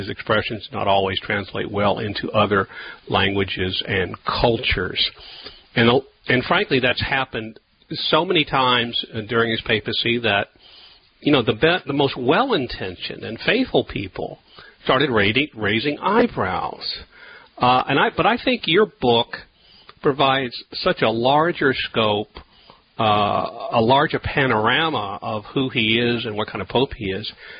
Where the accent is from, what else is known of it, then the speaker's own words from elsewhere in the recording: Texas, United States; I'm from Texas, so I'd say, you know, that's fine with me, Father.